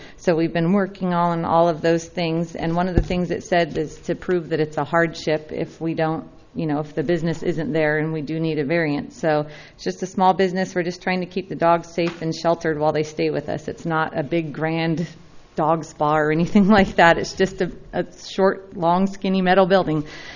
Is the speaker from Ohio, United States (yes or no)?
no; Atascadero, California, United States; from Atascadero